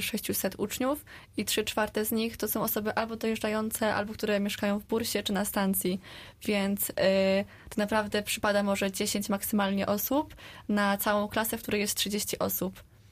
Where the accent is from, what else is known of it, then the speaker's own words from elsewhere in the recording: Sulęcin, Lubusz Voivodeship, Poland; Ja jestem z Sulęcina. To jest 100 kilometrów stąd. Już tutaj drugi rok mieszkam na stacji.